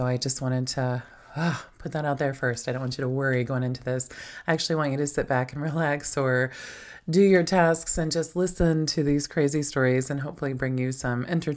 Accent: Ohio, United States; also born or lived in Louisiana; I was randomly born in Louisiana, but I wasn't raised there. I was raised in Ohio, but I wasn't born there.

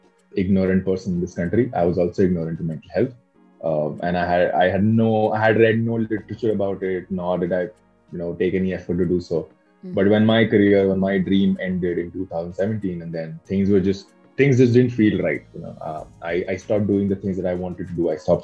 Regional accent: Ranchi, Jharkhand, India; now in Bangalore, India; I am presently based in Bangalore. I am from Ranchi, Dhoni's place.

